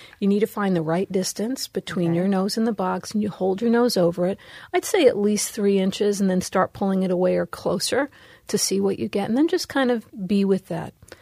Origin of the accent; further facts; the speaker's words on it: Bronx, New York, United States; I grew up in the Bronx in twin apartment buildings and with people from a variety of cultures and backgrounds.